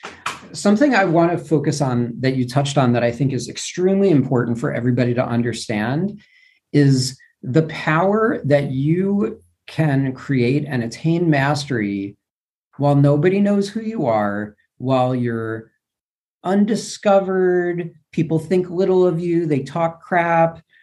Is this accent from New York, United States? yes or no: yes; New York, United States; The housing prices on the coast, and I'm from New York originally, are absurd.